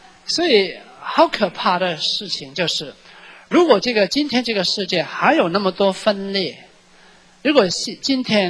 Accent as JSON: {"language": "Chinese", "country": "Hong Kong", "said": "我是香港的神父，我几十年都没有回到国家里面"}